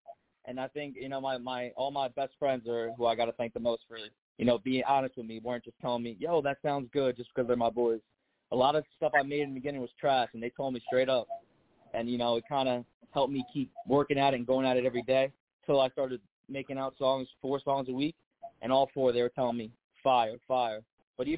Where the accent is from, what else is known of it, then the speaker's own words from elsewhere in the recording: New Jersey, United States; born and raised in New Jersey.